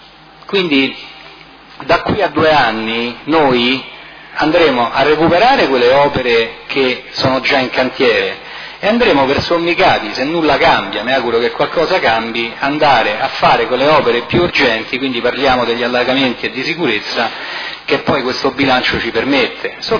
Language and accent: Italian; Rome, Lazio, Italy; Io sono di Roma